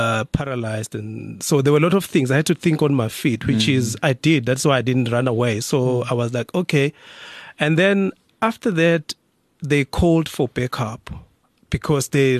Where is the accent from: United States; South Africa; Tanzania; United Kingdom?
South Africa; Yes, yeah. I am a South African.